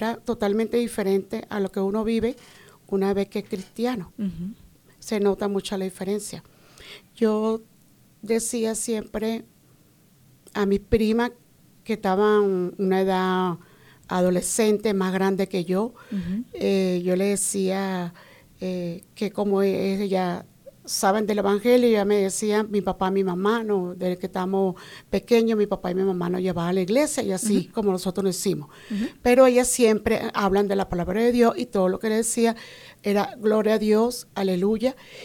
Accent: La Guaira, Venezuela; Del estado de La Guaira, una ciudad muy hermosa, una ciudad de playa, una ciudad de costa

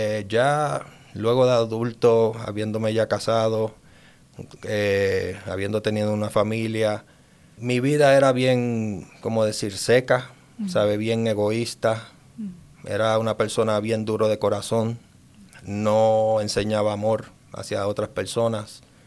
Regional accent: San Juan, Puerto Rico; now in Colorado, United States; Soy de San Juan, Puerto Rico. Llevo aquí desde 10 años ya, desde el 2015, que tomamos la decisión de mudarnos para acá, para el estado de Colorado.

